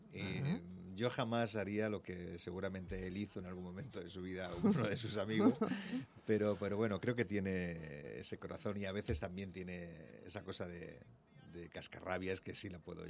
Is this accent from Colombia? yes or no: no; Puerto Lumbreras, Region of Murcia, Spain; moved away; also born or lived in Valladolid; Yo realmente creo que nunca me he ido de mi pueblo, aunque salí muy joven, ¿no? Porque el deporte me llevó fuera de mi pueblo, de Puerto Lumbreras a Murcia, de Murcia a Valladolid.